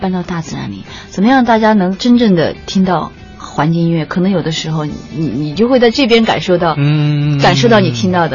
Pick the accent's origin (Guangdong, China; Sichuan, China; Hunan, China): Sichuan, China; Chengdu; 会做一个在成都，在我的老家